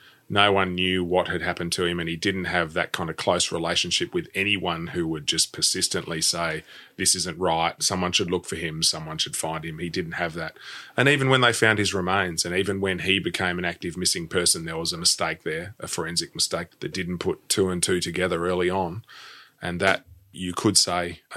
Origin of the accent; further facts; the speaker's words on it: Elizabeth, South Australia, Australia; And the other thing is that I'm from Elizabeth. So I'm from that area.